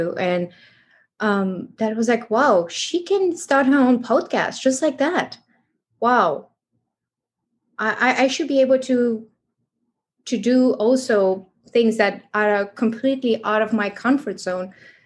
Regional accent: France; English is a second language; I grew up in France in a traditional family with so many limiting beliefs.

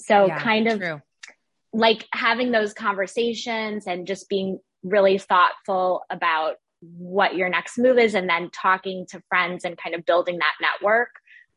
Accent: Midwest, United States; now in New York City, United States; So I grew up in the Midwest. I know that you're also located in the Midwest and went to school there. And then I moved to New York City for a very exciting job in finance, but in retail.

